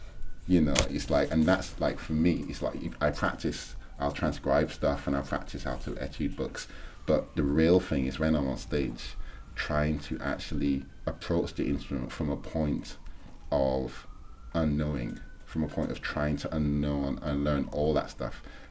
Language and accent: English; Barbados; And I grew up in Barbados